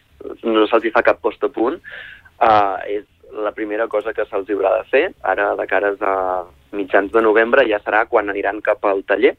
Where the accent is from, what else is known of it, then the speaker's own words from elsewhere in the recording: Calonge, Catalonia, Spain; also born or lived in Palafrugell; Jo no soc de Palafrugell, jo soc de Calonja, però he estat a Palafrugell molts anys de la vida